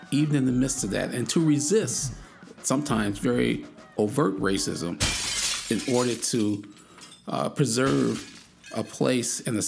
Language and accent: English; Chicago, Illinois, United States; It's different because when I was growing up in Chicago, when Martin Luther King was killed in 1968, my city of Chicago went up in flames.